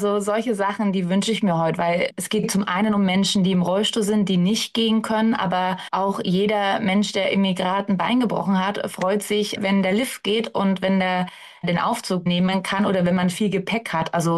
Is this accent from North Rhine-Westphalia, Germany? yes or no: no; Munich, Bavaria, Germany; Und das merkt man eben als Münchner, wenn man mit einem Kinderwagen ankommt